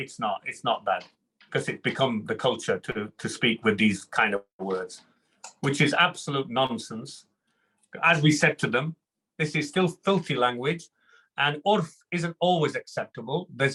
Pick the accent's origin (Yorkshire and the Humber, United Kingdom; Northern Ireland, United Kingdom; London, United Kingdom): Yorkshire and the Humber, United Kingdom; Bradford; I was brought up in Bradford in Yorkshire.